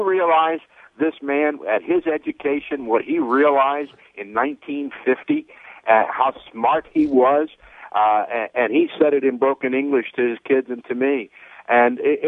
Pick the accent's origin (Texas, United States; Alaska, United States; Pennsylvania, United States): Pennsylvania, United States; Wilkes-Barre; No, I grew up in Wilkes-Barre, Scranton, Pennsylvania.